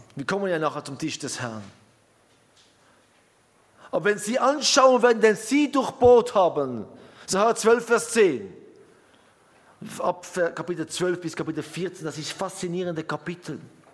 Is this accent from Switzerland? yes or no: no; Israel; Ich bin in Israel aufgewachsen. Ich war da in meiner anderen Kindergarten, Schule, Studium, alles.